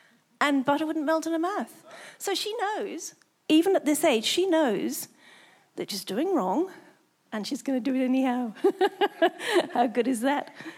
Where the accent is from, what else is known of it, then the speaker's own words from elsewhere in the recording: England, United Kingdom; now in Brisbane, Australia; I'm from England. I should be used to the cold.